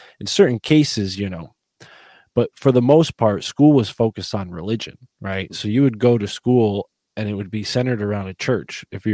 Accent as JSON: {"language": "English", "region": "Connecticut", "country": "United States", "tie": "born or raised there", "said": "growing up in Connecticut, there are just as many private schools as there are public schools"}